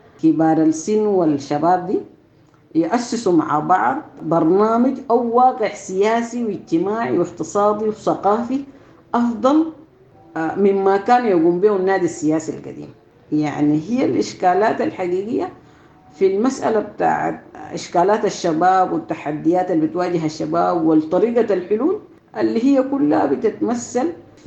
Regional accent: Sudan; عندنا في السودان

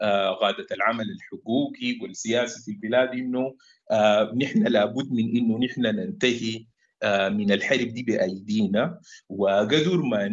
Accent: Sudan; وده بيفتح المجال لحوار أوسع بيناتنا نحن كسودانيين.

